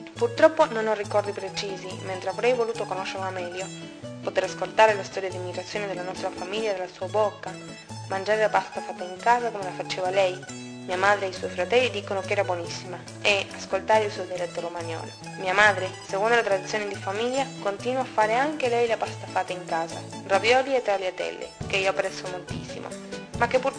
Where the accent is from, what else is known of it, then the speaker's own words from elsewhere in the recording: Argentina; che sento molto mio pur essendo argentina.